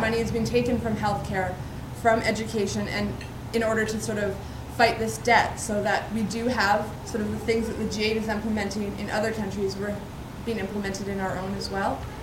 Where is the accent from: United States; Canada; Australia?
Canada; Alberta; as we mentioned, we're from Alberta